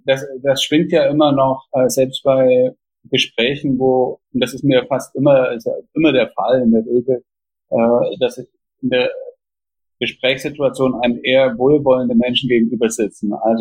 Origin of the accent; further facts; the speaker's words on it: Jena, Thuringia, Germany; in Jena Ost, wo ich aufgewachsen bin.